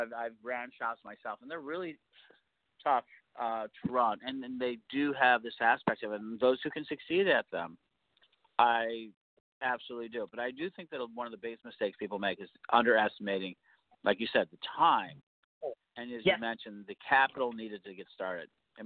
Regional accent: Chicago, Illinois, United States; In Chicago, my hometown, there was at one time like 15 metaphysical stores in the 90s, and now there's three or four at most.

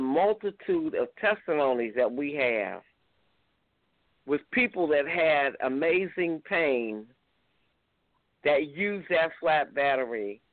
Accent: Ohio, United States; the spotlight was put on my home state of Ohio

